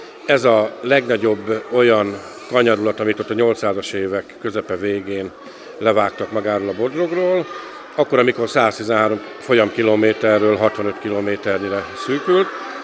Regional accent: Hajdúböszörmény, Hajdú-Bihar, Hungary; born there; Én Hajdúba Szörményi születésű vagyok, de Bodrogolasszéban, tehát Sárospatak mellett, több mint 30 éve vagyunk

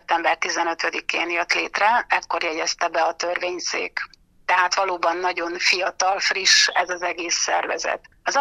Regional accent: Sátoraljaújhely, Borsod-Abaúj-Zemplén, Hungary; tudod, hogy Sátorai Újhelyi születésű vagyok, és hogy ezen a vidéken nőttem fel, és ugye Újhely Hegyalja egyik legjelentősebb és a legrégebbi települése

